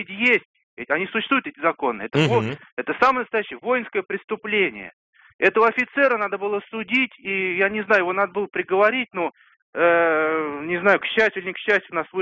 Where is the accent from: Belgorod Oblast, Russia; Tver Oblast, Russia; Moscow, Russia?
Moscow, Russia; я из Москвы.